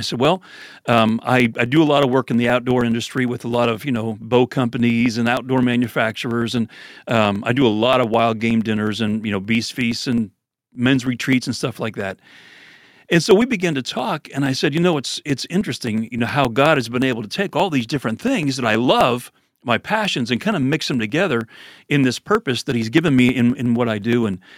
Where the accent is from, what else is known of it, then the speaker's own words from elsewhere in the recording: Pennsylvania, United States; I said, I grew up in Pennsylvania.